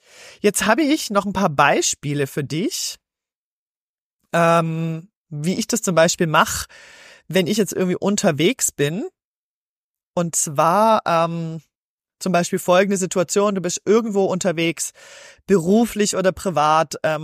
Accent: Switzerland; bei uns in der Schweiz ist so, Salat wird bestellt

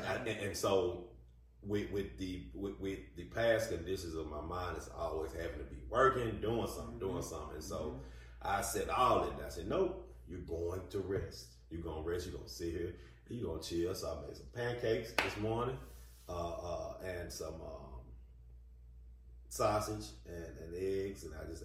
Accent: the South, United States; all the years that we've wasted growing up in the Bible Belt South.

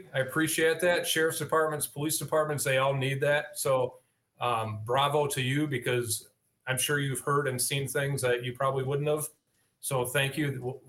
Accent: Racine, Wisconsin, United States; I moved back to my hometown in Racine, where it all started, where I wanted to be a police officer, where I was born and raised.

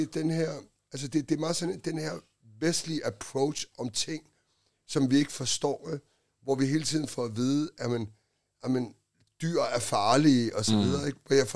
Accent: Holbæk, Zealand, Denmark; det er, at jeg kommer fra Holbæk

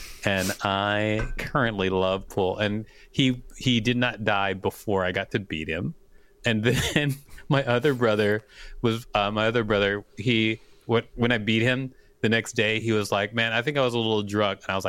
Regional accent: Minneapolis, Minnesota, United States; I'm from Minneapolis too, so I've been thinking about it myself.

